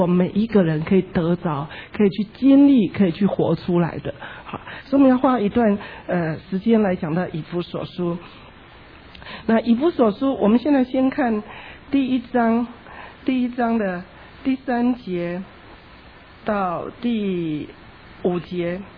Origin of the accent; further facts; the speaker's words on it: China; 好像我们中国人好像这一方面特别保守